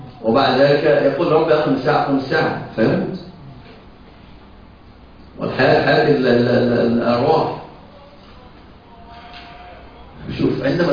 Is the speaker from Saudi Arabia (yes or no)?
no; Egypt; ولكن الفضل عندنا في مصر مثلا ايش يقال ايه؟